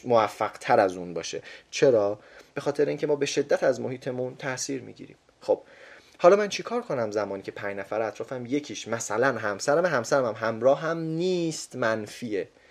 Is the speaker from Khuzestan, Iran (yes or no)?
no; Tehran, Tehran Province, Iran; توی محلی بزرگ شدیم، منطقه 11 تهران بود، سمت در حقیقت شوش و اینها بودش